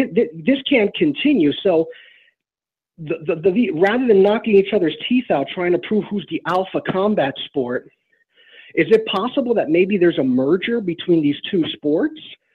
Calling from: New Jersey, United States; from New Jersey, Northern New Jersey.

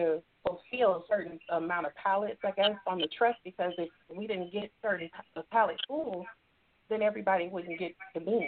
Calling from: Phoenix, Arizona, United States; I am based out of Phoenix, Arizona, for Muhammad Mosque number 32.

